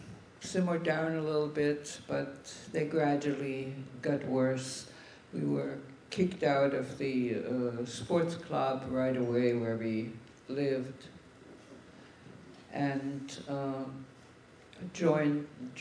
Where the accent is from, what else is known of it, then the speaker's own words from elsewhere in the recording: Saxony, Germany; English is a second language; I was born in Germany in a small town outside the city of Leipzig, Saxony, about 6 miles from there.